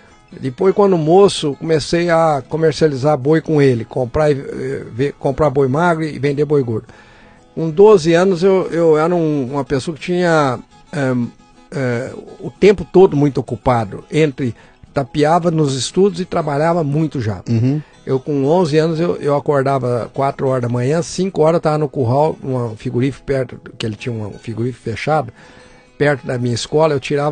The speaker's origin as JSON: {"language": "Portuguese", "town": "Barretos", "region": "São Paulo", "country": "Brazil", "tie": "born or raised there", "said": "Eu cresci em Barretos."}